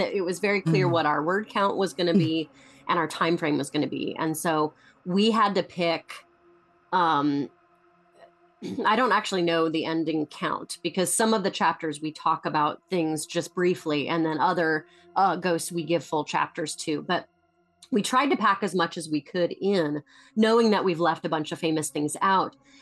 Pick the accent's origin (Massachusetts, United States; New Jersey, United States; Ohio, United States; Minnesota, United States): Ohio, United States; I grew up in Ohio, so but I grew up in rural Ohio, and so everyone has a bit of a little bit of a twang